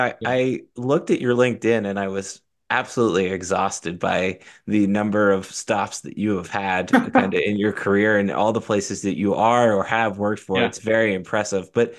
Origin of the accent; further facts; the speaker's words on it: Altoona, Pennsylvania, United States; and I grew up in Altoona, so we appreciate the Eastern League.